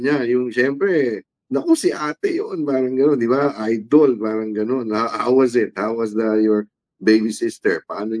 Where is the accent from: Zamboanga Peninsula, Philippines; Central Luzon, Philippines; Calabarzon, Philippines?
Zamboanga Peninsula, Philippines; Zamboanga; Kasi ako, I'm from Zamboanga, no? I'm part Muslim.